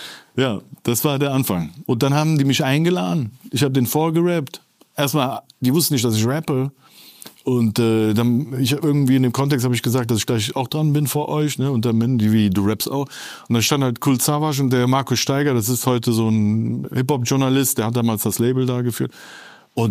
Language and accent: German; Turkey; Und ich bin auch Türke, ne?